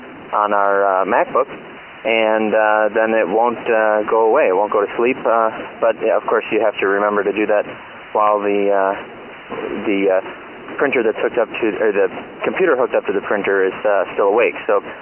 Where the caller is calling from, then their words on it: Decatur, Illinois, United States; Gentlemen … from Decatur, Illinois. Long-time listener, second-time caller.